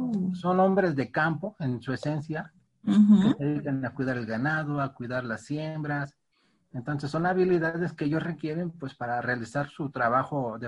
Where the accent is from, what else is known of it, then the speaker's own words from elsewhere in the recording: central Mexico, Mexico; soy de México.